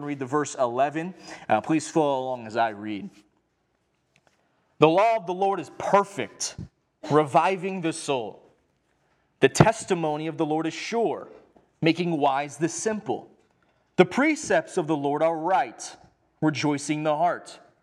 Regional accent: San Clemente, California, United States; I grew up in San Clemente, and so my family, we would be avid car washers on the weekend.

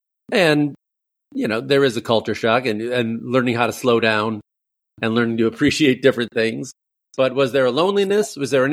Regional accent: Chicago, Illinois, United States; also born or lived in New York; I'm from Chicago originally, but I lived in New York as well.

